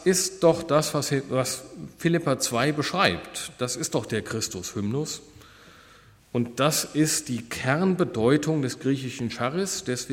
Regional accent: Germany; Denken wir als Deutsche, ja, es war ja auch keine Tür, es war ja eine Unterhaltung

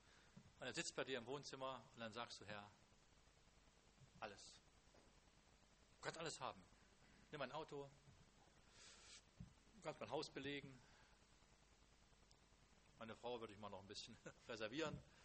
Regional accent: East Germany, Germany; Ich komme aus dem Osten, hat sie vielleicht schon rumgesprochen.

